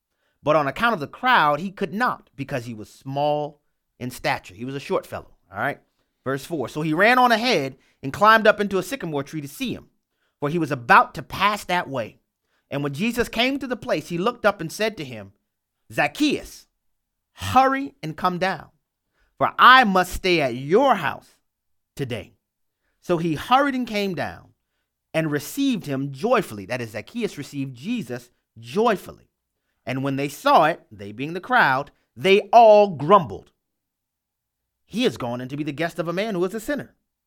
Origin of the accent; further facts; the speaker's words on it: New Orleans, Louisiana, United States; I'm from New Orleans. I grew up in a culture where they have parades all the time.